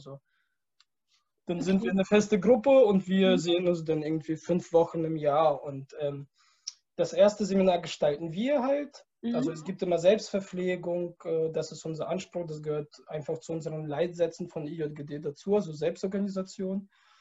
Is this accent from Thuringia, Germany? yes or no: no; Schleswig-Holstein, Germany; now in Magdeburg, Germany; Ich bin mittlerweile 28 Jahre alt. Ich wohne jetzt seit 5 Jahren in Magdeburg und komme eigentlich ursprünglich aus Südschleswig-Holstein. Das ist so unter Hamburg, südlich von Hamburg, so 30 Kilometer.